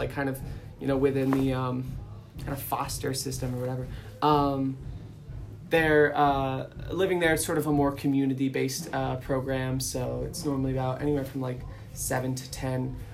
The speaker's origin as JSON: {"language": "English", "town": "Vestal", "region": "New York", "country": "United States", "tie": "born or raised there", "said": "I grew up in Vestal."}